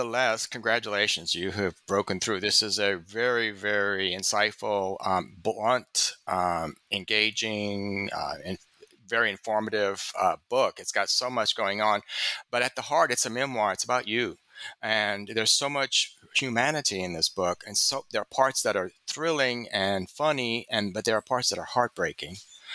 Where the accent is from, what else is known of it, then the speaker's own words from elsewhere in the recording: the South, United States; Because again, I'm a reader from the South, and I'm saying, yeah, that's right.